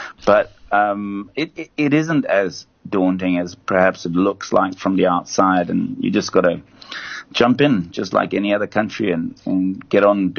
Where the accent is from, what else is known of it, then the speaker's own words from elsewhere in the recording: South Africa; And I guess I'm lucky I come from South Africa and perhaps not from America or Europe